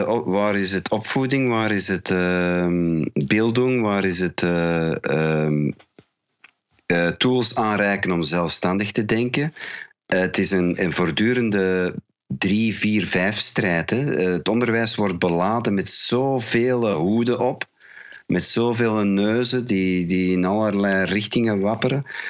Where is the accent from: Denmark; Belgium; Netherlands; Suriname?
Belgium; Ghent, East Flanders; Ik ben niet alleen Belg, maar ik ben ook Vlaming. Ik ben niet alleen Vlaming, ik ben ook van Gent. Ik ben niet alleen van Gent, ik ben ook van de Stasistraat. Ik ben niet van de Stasistraat van Gent. Ik ben van de even nummers van de Stasistraat van Gent.